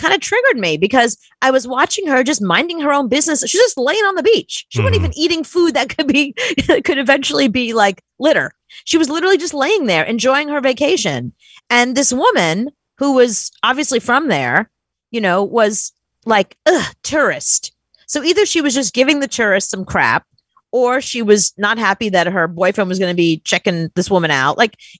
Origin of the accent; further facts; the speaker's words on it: New York, United States; I'm from New York. I know what litter is.